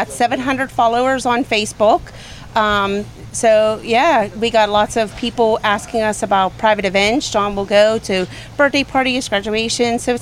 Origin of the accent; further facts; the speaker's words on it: Pittsburgh, Pennsylvania, United States; And that's where we're from. We're from Troy Hill.